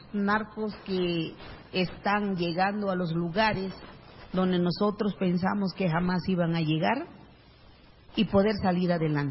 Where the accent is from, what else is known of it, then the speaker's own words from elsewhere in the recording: Cuajinicuilapa, Guerrero, Mexico; Del estado de Guerrero, vengo de la comunidad de Cuajinicuilapa, Guerrero